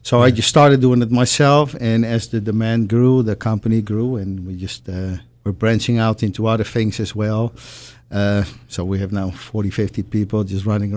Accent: Netherlands; English is a second language; No, I'm from the Netherlands.

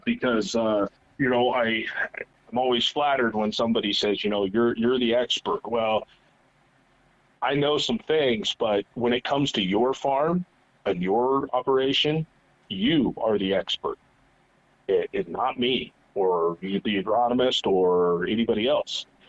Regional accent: Nebraska, United States; But obviously, growing up in Central Nebraska, I grew up around ag. I'm not from a family farm, but I worked on farms, family friends.

